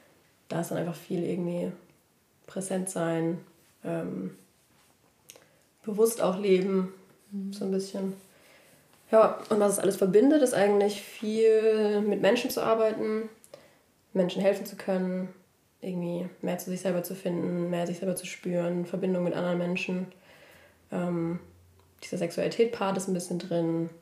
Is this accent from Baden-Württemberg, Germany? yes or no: yes; Bruchsal, Baden-Württemberg, Germany; also born or lived in Hamburg / Barcelona; now in Berlin, Germany; 26 und ich komme auch aus Bruchsal.